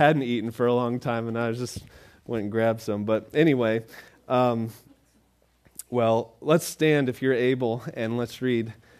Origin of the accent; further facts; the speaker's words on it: Hutchinson, United States; I hadn't been to a big town near my hometown, Hutchinson. I hadn't been there a while, but you know, I grew up in the area, so I knew the town